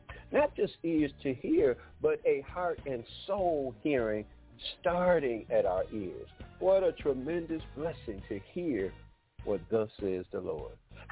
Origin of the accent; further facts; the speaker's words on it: Detroit, Michigan, United States; Anyway, I grew up in Detroit, y'all, so I'm still learning my way around.